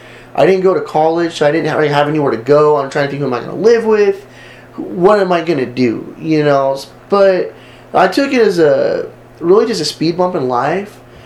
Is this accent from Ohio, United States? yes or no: no; Los Angeles, California, United States; also born or lived in Oklahoma City; now in Brownwood, United States; That's where I'm originally from. I was adopted from Oklahoma City, grew up in Los Angeles, and then found myself here in Brownwood, Texas, out of all places.